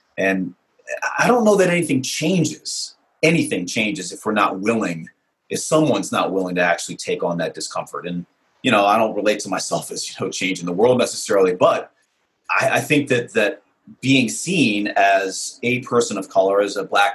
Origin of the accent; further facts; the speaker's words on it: Brooklyn, New York, United States; I grew up in Brooklyn, New York, in a very diverse community in the 70s and 80s and 90s.